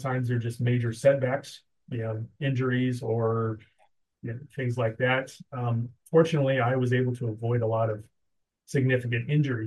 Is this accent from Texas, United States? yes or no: no; Nebraska, United States; some people from Nebraska in my hometown and their neighboring counties, kind of learned of my story.